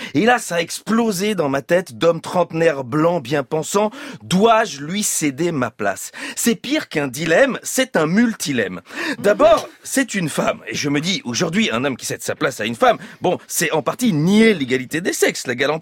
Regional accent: Belgium; Ce qui certes est vrai en tant que Belge.

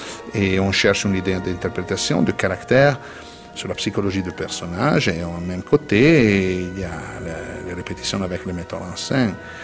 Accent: Italy; Je suis italien et je viens de dans une tradition d'un pays qui fait de l'opéra vraiment un héritage très important

